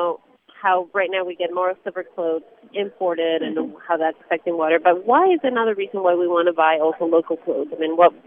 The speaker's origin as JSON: {"language": "English", "country": "Ecuador", "said": "I'm originally from Ecuador"}